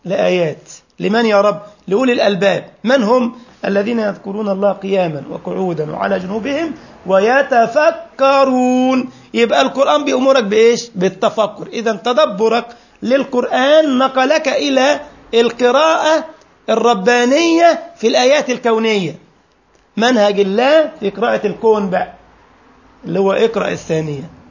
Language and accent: Arabic; Egypt; عندنا في مصر لك المنديل المحلاوي